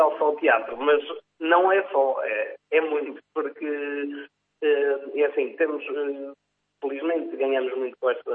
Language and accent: Portuguese; Sever do Vouga, Centro, Portugal; born there; nasci aqui em Severo de Vogo, estudei na Universidade de Aveiro, entretanto também trabalho aqui em Severo de Vogo